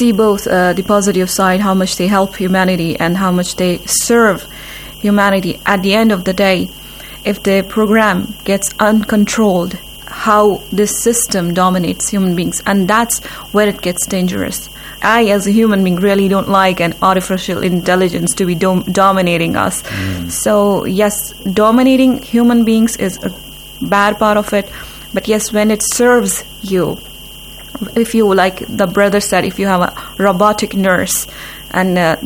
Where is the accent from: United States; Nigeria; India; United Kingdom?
India; Jammu and Kashmir; I'm from Indian Administrative Kashmir.